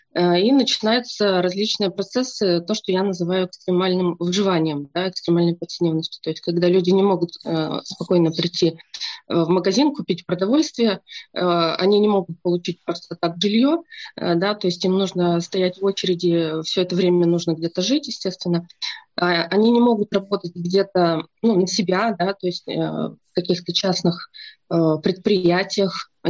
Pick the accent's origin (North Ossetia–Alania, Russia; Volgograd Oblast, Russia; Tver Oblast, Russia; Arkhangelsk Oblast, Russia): Arkhangelsk Oblast, Russia; Arkhangelsk; Да, я родом из Архангельска.